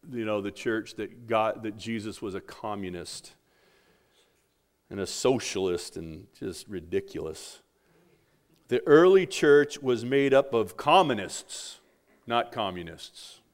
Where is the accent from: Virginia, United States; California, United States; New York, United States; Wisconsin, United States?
California, United States; I'm from California.